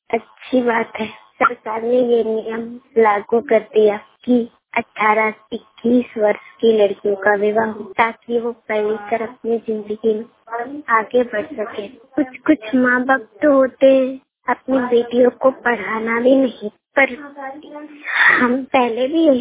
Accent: Prayagraj, Uttar Pradesh, India; हम प्रयागराज के रहने वाले हैं। हम 15 साल के हैं।

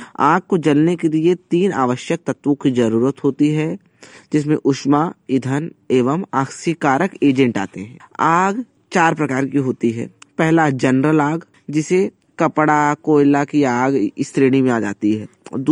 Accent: Jaunpur, Uttar Pradesh, India; मैं उत्तर प्रदेश के जौनपुर जिले का निवासी हूँ।

